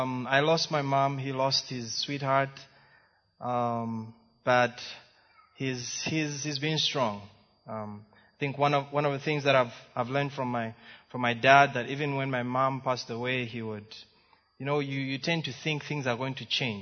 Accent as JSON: {"language": "English", "town": "Ndola", "region": "Copperbelt", "country": "Zambia", "tie": "born or raised there", "said": "I was born in Dola all my life. All I knew was Dola."}